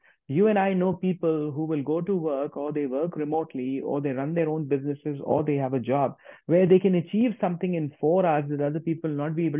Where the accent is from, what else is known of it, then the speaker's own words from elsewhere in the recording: India; I was raised in India. My parents were spiritual.